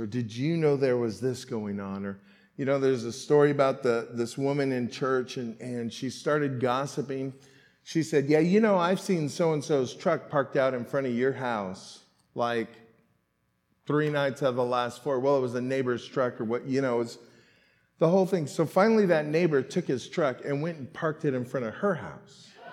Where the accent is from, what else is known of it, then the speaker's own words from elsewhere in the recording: California, United States; I'm born and raised in California